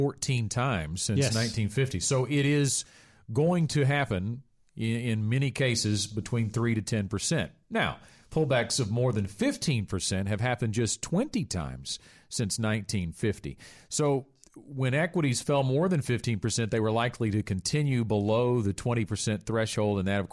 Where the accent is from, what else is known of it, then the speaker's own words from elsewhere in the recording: Stuttgart, Arkansas, United States; in my hometown of Stuttgart.